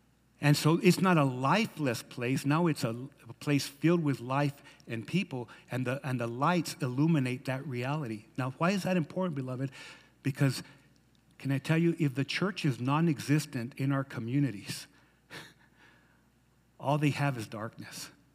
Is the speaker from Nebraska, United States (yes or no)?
no; Silver City, New Mexico, United States; I remember being a kid coming from Silver City, right? From Highway 70, we come from Silver City, New Mexico